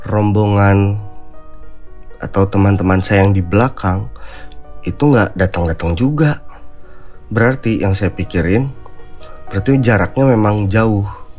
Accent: Bandung, West Java, Indonesia; Saya dari Bandung gitu, lagi ada acara Vespa.

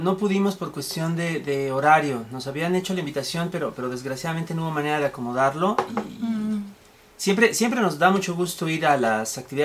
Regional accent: Toluca, State of Mexico, Mexico; Saludos a mi tierra, a Toluca.

